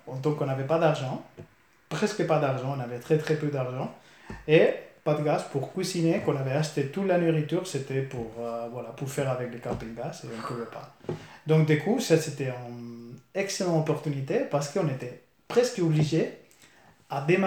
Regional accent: Spain; je devais choisir entre rentrer chez moi en Espagne ou partir à la rencontre de ma copine

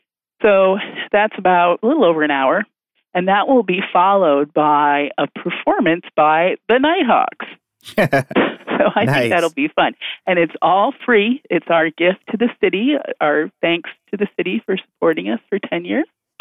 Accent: Burlington, Vermont, United States; I grew up in Burlington, Vermont, and we had a local theater that was walking distance

